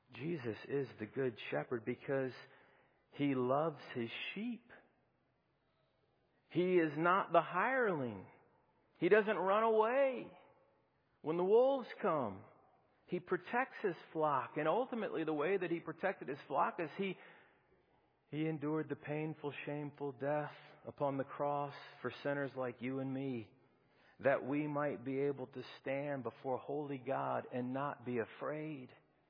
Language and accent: English; Peachtree City, Georgia, United States; You know, growing up in Peachtree City, living on Appleseed Court. Well, my neighborhood was filled up with boys my age.